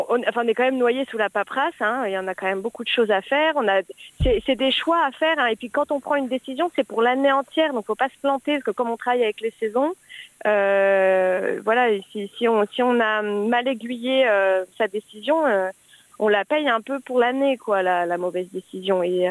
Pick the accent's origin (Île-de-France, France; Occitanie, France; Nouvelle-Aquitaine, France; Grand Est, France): Île-de-France, France; Paris; je suis une vraie Parisienne née à Paris, grandie en ville.